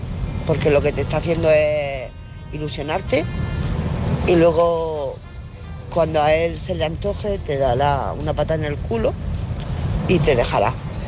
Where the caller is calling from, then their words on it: Murcia, Region of Murcia, Spain; de Murcia.